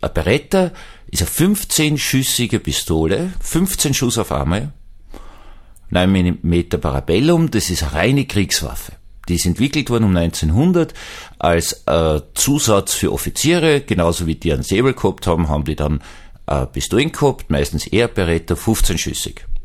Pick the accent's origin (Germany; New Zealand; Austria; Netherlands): Austria; Vienna; Ich bin Wiener, ich sehe das nicht.